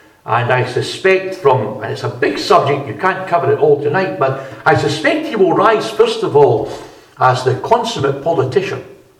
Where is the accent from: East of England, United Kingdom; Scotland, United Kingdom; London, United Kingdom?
Scotland, United Kingdom; I was brought up in East Fife and I just speak Fife and so on.